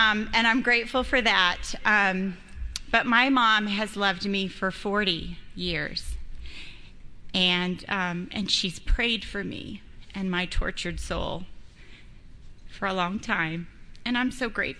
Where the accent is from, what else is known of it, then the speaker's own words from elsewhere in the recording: Costa Mesa, California, United States; I'm from Costa Mesa, so this is my hometown.